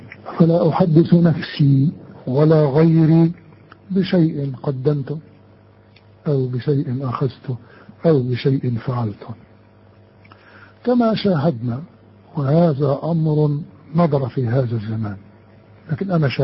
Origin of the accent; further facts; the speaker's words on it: Upper Egypt, Egypt; وبرضه ما زالوا عندنا في الصعيد الجواني حكايه نظام الساحات